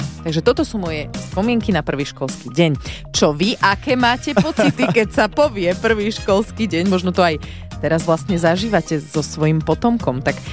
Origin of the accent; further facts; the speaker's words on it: Žarnovica, Banská Bystrica Region, Slovakia; Lebo u nás v Žarnovici vždy na prvý školský deň bola brutálna hmla a bolo chladné.